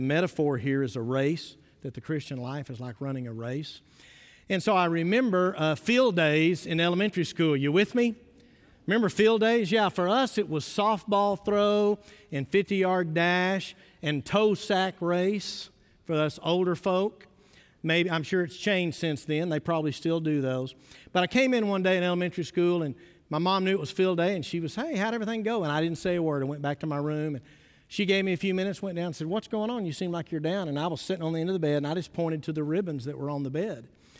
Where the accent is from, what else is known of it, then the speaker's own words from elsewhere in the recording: Midland, Texas, United States; also born or lived in Brownwood; I grew up in Midland, did a little time in Aggieland, and then did 14 years in Brownwood, Texas.